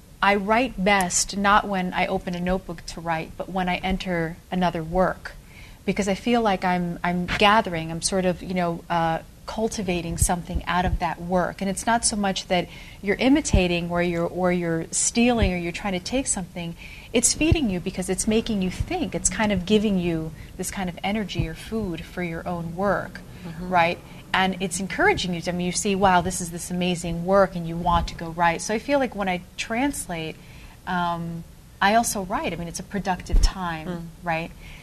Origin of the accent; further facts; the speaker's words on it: New Jersey, United States; accent: Spanish; because I grew up in New Jersey with so many different kinds of Spanish speakers. So I feel very much a chameleon. I mean, I do have a certain Spanish accent